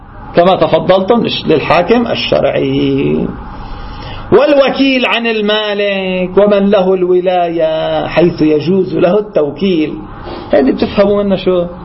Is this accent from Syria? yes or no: no; Lebanon; حتى عندنا بلبنان إحنا نتكلم